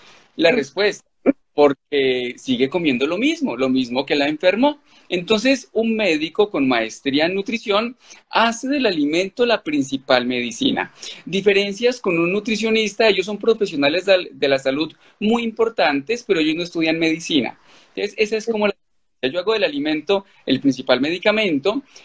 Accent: Manizales, Caldas, Colombia; born there; Yo soy oriundo paisa, yo soy nacido en Manizales.

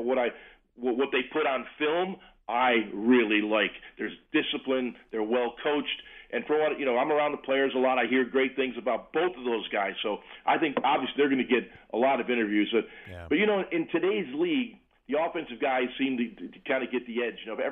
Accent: Lackawanna, New York, United States; He grew up about 5 miles from me in West Seneca, New York, and I grew up in Lackawanna.

